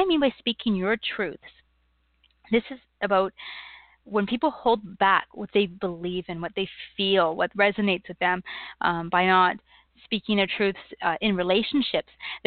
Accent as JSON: {"language": "English", "country": "Canada", "said": "I'm a Canadian, so I will apologize as I will. But that's just part of our personality."}